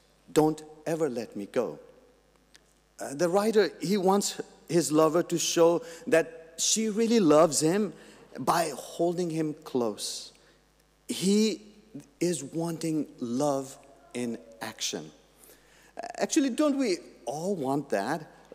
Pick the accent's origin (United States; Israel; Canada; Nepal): Nepal; now in Australia; When I was growing up in Nepal in the 80s and 90s, my friends and I were very influenced by American music.